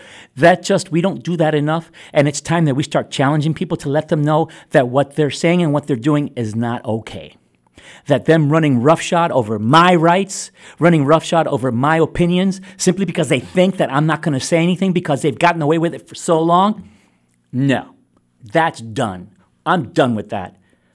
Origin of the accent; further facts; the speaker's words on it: New York, United States; When I was a kid growing up in Ocean Hill, Brownsville, I was probably the only kid that went to school with a tie and a white shirt on.